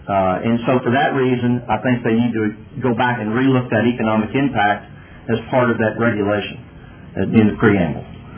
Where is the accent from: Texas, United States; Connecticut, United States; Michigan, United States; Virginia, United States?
Texas, United States; Raymondville; I'm from Raymondville, Texas, Kennedy County. I'm a deer breeder. I'm a rancher.